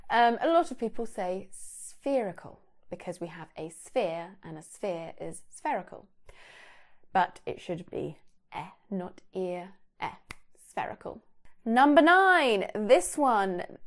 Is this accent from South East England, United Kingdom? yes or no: no; East of England, United Kingdom; That's what my family and I say. We're from Bedfordshire. I'm living in Cambridgeshire.